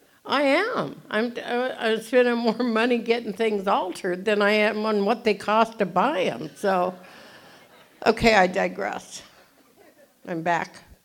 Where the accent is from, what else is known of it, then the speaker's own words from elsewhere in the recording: Phoenix, Arizona, United States; also born or lived in Houston, Texas; But I was born in Houston, Texas, and I grew up in Phoenix